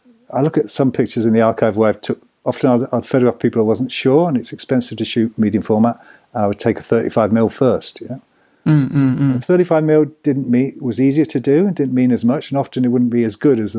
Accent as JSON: {"language": "English", "town": "Oxford", "region": "South East England", "country": "United Kingdom", "tie": "born or raised there", "also_born_or_lived": "Cowley", "said": "our culture when we were growing up in Oxford and Cowley was to see music"}